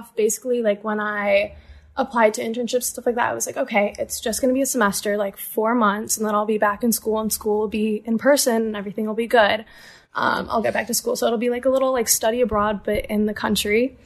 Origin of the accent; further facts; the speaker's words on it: Chicago, Illinois, United States; moved away as an adult; now in California; Yeah, so I'm originally from Chicago, suburb of Chicago, northwest suburbs.